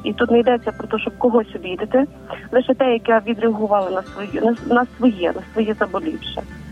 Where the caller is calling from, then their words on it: Khmelnytskyi, Khmelnytskyi Oblast, Ukraine; я з Хмельницького.